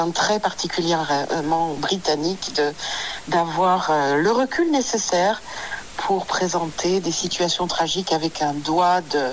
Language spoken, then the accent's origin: French; Bourgogne-Franche-Comté, France; now in Caen, France; Je suis aussi originaire du Morvan.